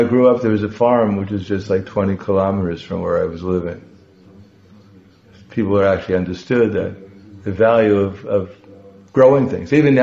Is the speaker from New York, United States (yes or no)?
yes; Brooklyn, New York, United States; even when I grew up in New York, in Brooklyn